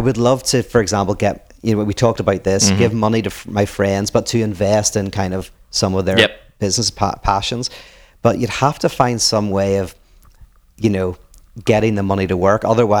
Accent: Northern Ireland, United Kingdom; I grew up in Ireland, in Northern Ireland.

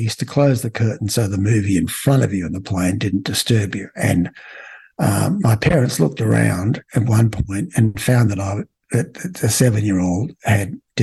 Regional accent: Australia; like growing up in Australia in the 60s and 70s, and that's where we're at the moment.

